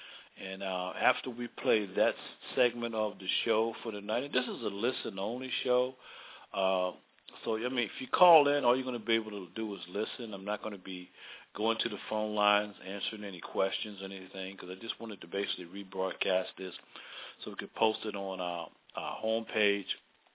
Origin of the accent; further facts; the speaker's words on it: Baltimore, Maryland, United States; be up in my hometown, Baltimore, Maryland, Tuesday